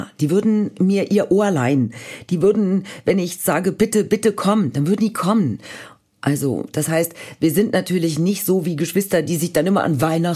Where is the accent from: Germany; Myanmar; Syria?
Germany; Marburg, Hesse; born there; dass meine Eltern so in Marburg, da wo ich geboren bin